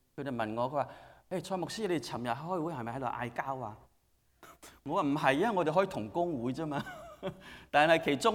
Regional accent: Guangdong, China; 特別係我哋廣東人嚇，因為我自己廣東人，我可以講，我哋廣東人講嘢好大聲噶

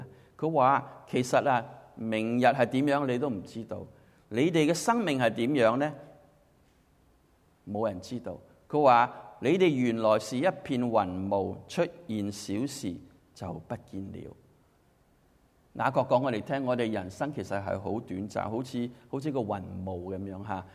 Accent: Hong Kong; 我也都很爱护香港，因为我在那里长大。

